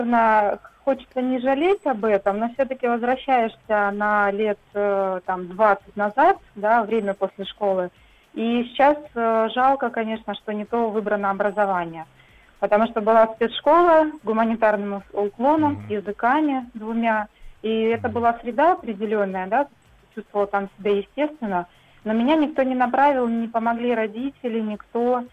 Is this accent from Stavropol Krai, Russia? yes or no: yes; Stavropol, Stavropol Krai, Russia; now in Saint Petersburg, Russia; Я приехала из Ставрополя.